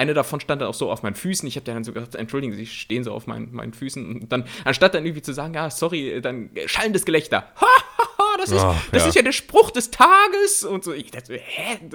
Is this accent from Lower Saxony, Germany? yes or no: yes; Bad Pyrmont, Lower Saxony, Germany; ja, ich komme so aus Bad Pyrmont, das ist so Niedersachsen.